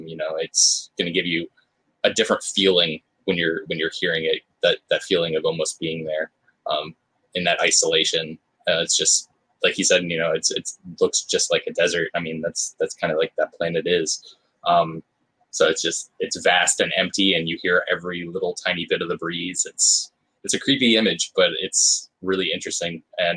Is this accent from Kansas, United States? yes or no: no; Florida, United States; Where I grew up in Florida was literally within viewing of the vehicle assembly building of the Kennedy Space Center.